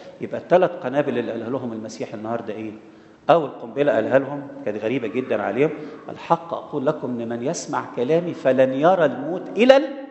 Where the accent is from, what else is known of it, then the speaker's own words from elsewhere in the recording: Egypt; احنا مش ولاد إبراهيم حسب الجسد، احنا مصريين جذورنا فرعونية